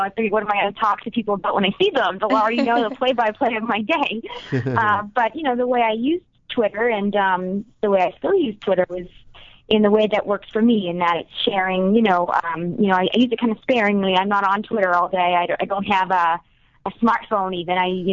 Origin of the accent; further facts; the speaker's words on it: Massachusetts, United States; it's much different from the experience of growing up in Massachusetts on the East Coast, that's for sure.